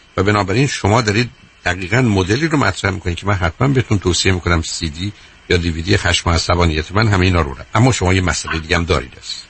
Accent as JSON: {"language": "Persian", "country": "Iran", "said": "چرا انگلیسی رو با لهجه حرف میزنی. خب من ایرانیم"}